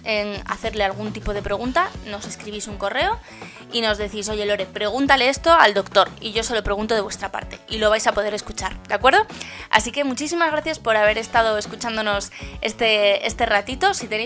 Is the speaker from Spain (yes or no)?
yes; Asturias, Spain; somos asturianas y hay un montón de platos de la tradición asturiana en gastronomía